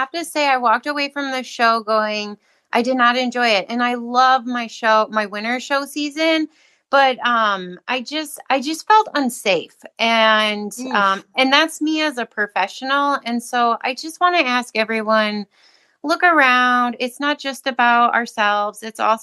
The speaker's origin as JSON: {"language": "English", "town": "Oregon", "region": "Wisconsin", "country": "United States", "said": "from Oregon, Wisconsin"}